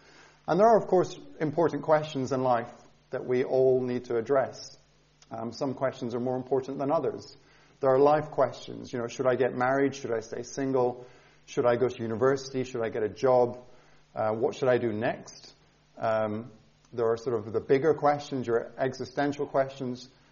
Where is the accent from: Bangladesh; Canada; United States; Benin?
Bangladesh; also born or lived in Scotland; now in Bath, United Kingdom; I'm from Scotland. My parents, I only ever lived there for 2 years. So my parents were missionaries in Bangladesh. I grew up there. I spent the first 16 years of my life in Bangladesh. I studied at an international Christian boarding school in South India.